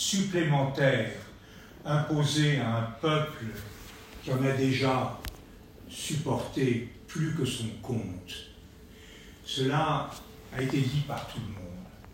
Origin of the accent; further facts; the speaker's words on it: France; J'ai un sentiment de profonde honte, non pas en tant que Français